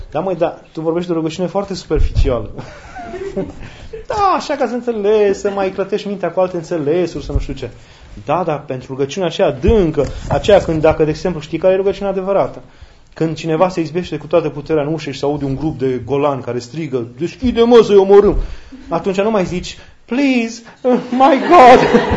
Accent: Romania; deși eu sunt român și am învățat să mă rog neauș

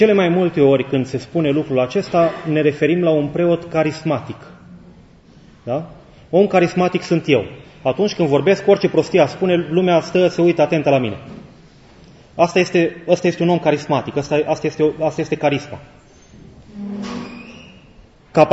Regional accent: Timișoara, Timiș County, Romania; born there; vine din Bihor, tata-i bihorean. Eu sunt născut în Timișoara, tata-i bihorean, mama e basarabeancă, eu acum sunt la Mănăstire Neaș și sunt român.

